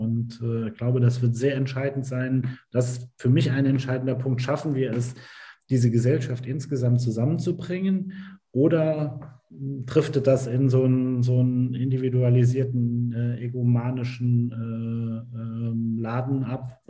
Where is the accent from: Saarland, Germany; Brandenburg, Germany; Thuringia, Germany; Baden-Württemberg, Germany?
Saarland, Germany; Saarbrücken; Und ich habe als Saarbrücker den immer eher so positiv gemeint